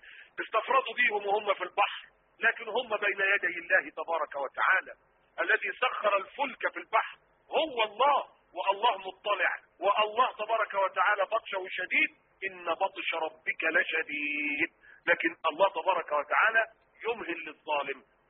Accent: Egypt; اذا كنا احنا خذلناكم كمصريين ولا كعرب

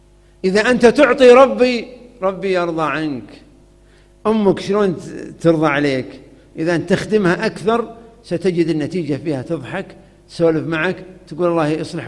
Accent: Saudi Arabia; عندنا في السعودية ما تكلف نص ريال

